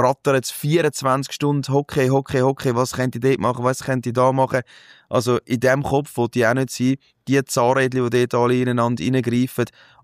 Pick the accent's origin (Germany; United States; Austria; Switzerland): Switzerland; So sind wir Schweizer halt.